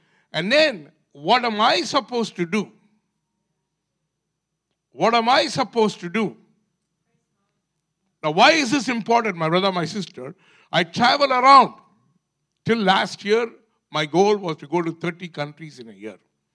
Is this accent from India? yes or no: yes; India; See, I'm an Indian man. Recently I was in India